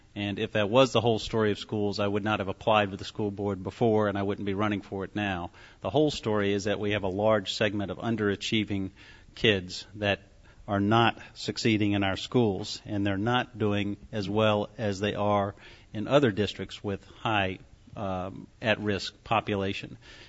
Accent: Charlottesville, Virginia, United States; And I even went to our public school systems. I was born and bred in Charlottesville.

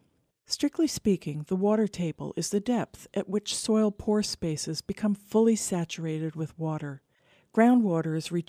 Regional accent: Massachusetts, United States; I grew up on the Assabet River in Massachusetts, the one that Henry David Thoreau explored with his brother 100 years before me. Its floodplain and wetlands were my childhood playground.

